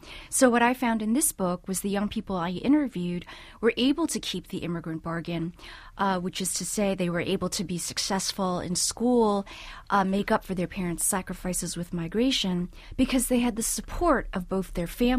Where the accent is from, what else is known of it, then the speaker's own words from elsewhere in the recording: New York City, New York, United States; my parents were immigrants from southern China, the Guangzhou area, and I was born in Manhattan's Chinatown. I'm a native New Yorker.